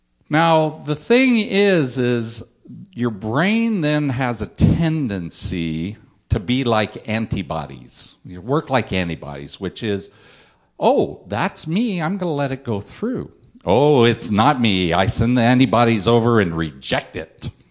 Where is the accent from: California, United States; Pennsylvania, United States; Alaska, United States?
Alaska, United States; And I grew up in Alaska. I've seen a lot of snowflakes.